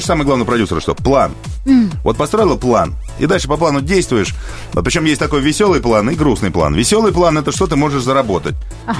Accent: Moscow, Russia; born there; Я родился в Москве 17 июля.

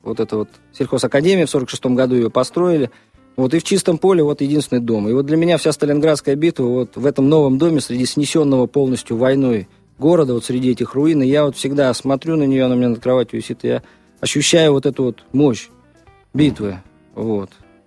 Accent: Saint Petersburg, Russia; Во-первых, я родом из Ленинграда, вот, а Волгоградская область – это историческая родина, то есть у меня две родины, вот там отец оттуда.

